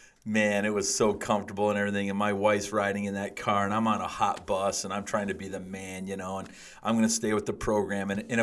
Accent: Simcoe, Ontario, Canada; I remember we were in my hometown of Simcoe, and we had some guys that were clowning, and we've both done that.

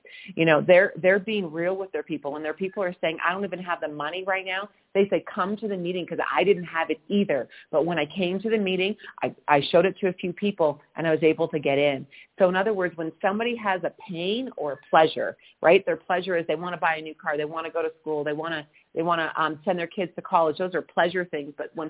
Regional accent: Canada; now in Mexico; I'm Canadian. I've got my U.S. citizenship as well. And now I live in Mexico. I call myself a true North American.

